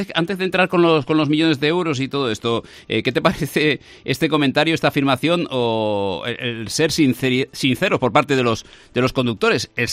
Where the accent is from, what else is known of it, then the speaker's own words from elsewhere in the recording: Spain; ¿Cómo somos los españoles